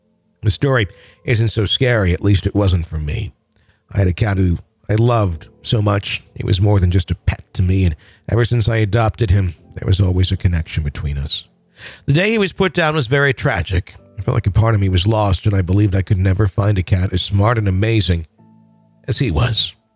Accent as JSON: {"language": "English", "town": "Mesa", "region": "Arizona", "country": "United States", "tie": "born or raised there", "said": "I grew up in Mesa, Arizona."}